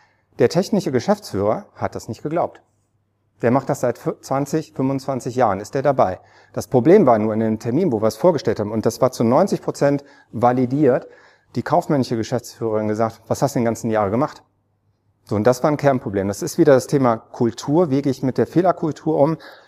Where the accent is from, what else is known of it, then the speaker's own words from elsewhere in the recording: Neuss, North Rhine-Westphalia, Germany; Mich ärgert das immer, ich komme aus Neuss